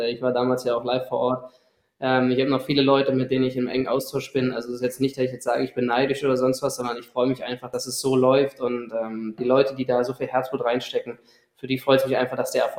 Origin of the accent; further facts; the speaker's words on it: Berlin, Germany; Ich meine, wir kommen beide aus Berlin, das ist kein Geheimnis.